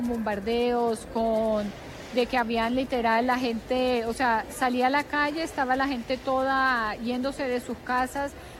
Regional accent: Bucaramanga, Santander, Colombia; also born or lived in Beirut, Lebanon; Mi papá es libanés, mi mamá es de Bucaramanga, es colombiana, ella es de La Guajira, pero yo nací en Bucaramanga y vivimos en Bucaramanga, crecí en Bucaramanga.

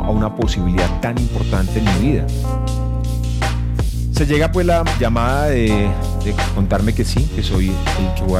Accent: Medellín, Antioquia, Colombia; soy de Medellín, soy daltónico, soy sagitario, tampoco importa mucho, pero soy actor.

